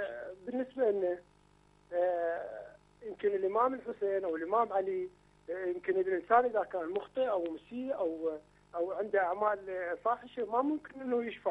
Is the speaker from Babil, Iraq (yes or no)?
yes; Babil, Iraq; من العراق من بابل.